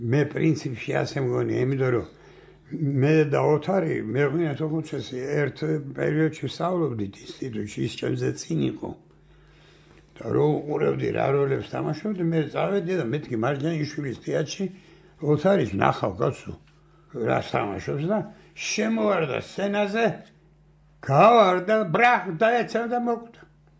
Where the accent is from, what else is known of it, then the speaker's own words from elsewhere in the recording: Tbilisi, Georgia; ვერელი ვარ, ვერელი.